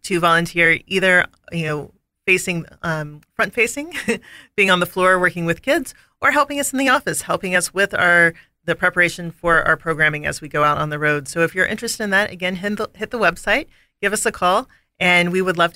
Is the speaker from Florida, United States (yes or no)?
yes; Pensacola, Florida, United States; also born or lived in Atlanta; So I grew up in Pensacola, Florida